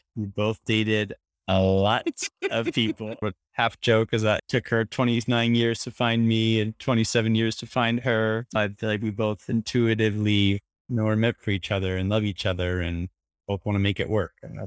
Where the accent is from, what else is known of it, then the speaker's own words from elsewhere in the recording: Portland, Oregon, United States; And I grew up in Portland, Oregon area, so I'm a suburb boy.